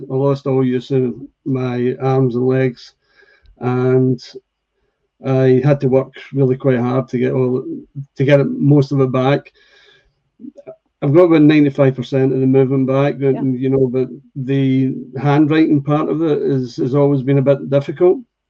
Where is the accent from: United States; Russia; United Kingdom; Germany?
United Kingdom; Scotland; Now, I'm a Scotsman